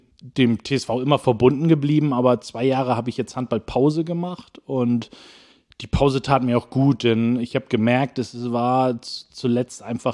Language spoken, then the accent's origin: German; Schwarzenbek, Schleswig-Holstein, Germany; Ja, letztendlich aufgewachsen bin ich immer in Schwarzenbek. Ich bin, glaube ich, 8-mal in meinem Leben umgezogen, aber ich habe es nie rausgeschafft aus den Ortsgrenzen, sondern immer nur innerhalb von Schwarzenbek. Das heißt, ich bin hier zur Schule gegangen, zur Realschule